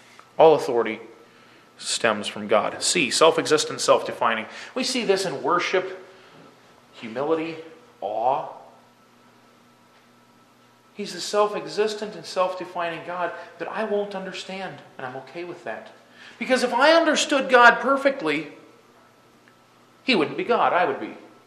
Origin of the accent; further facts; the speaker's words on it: Minnesota, United States; I come from Minnesota, the land of cornfields and cows and dirt, where we grow things.